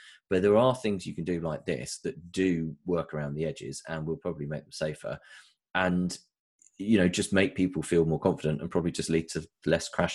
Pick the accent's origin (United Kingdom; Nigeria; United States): United Kingdom; England; I grew up 25 miles outside of London.